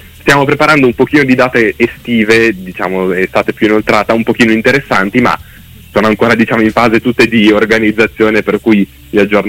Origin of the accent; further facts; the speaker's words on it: Lombardy, Italy; noi siamo dei dintorni di Monza, tra Concorenzo, Arcore, diciamo la zona è quella